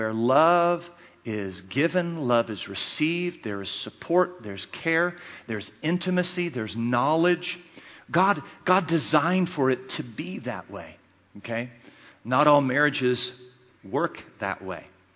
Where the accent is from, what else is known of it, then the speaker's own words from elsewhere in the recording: United States; born there; When I was born in 1967 in America, there was about 100 million people.